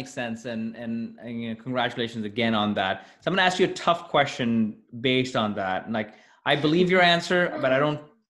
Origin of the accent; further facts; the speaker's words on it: Pakistan; my culture, I'm originally Pakistani